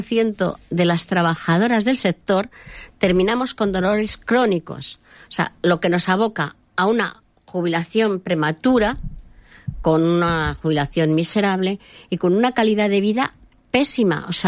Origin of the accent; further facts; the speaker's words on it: Benidorm, Valencian Community, Spain; Somos casi 3.000 camareras en Benidorm, iba a decir mi pueblo, somos casi 3.000 camareras en Benidorm.